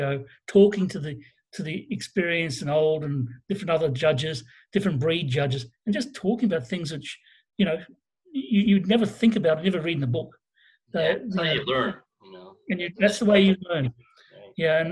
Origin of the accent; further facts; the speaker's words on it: Rockhampton, Queensland, Australia; I come from rural Australia in a place called Rockhampton, which is a small city on the Tropic of Capricorn.